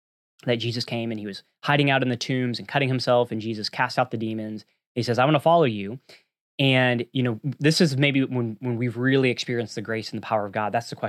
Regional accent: Texas, United States; I had never actually been to San Antonio. I grew up in North Texas

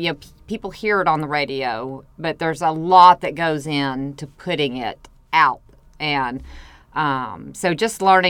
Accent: Glenwood, United States; because it reminded me of growing up in Glenwood

